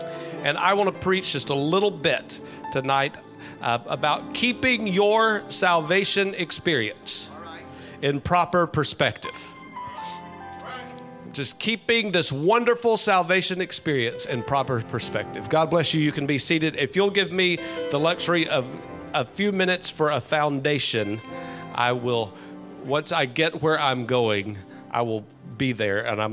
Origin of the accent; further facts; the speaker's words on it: Louisiana, United States; I was raised in Louisiana